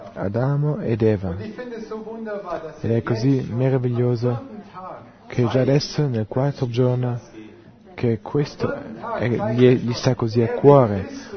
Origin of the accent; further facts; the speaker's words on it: Nuremberg, Bavaria, Germany; Vengo da Norimberga.